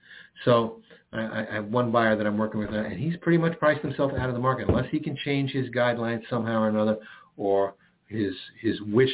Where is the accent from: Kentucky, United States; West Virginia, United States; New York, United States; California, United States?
New York, United States; New York City; I'm a New Yorker. I'm from New York City. I love New York City.